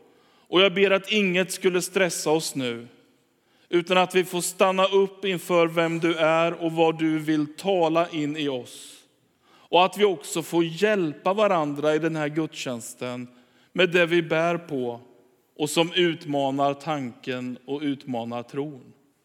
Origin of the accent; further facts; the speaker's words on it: Linköping, Östergötland, Sweden; born there; Jag är född 1973 i Linköping och barnvälsignad på Borgmästargatan.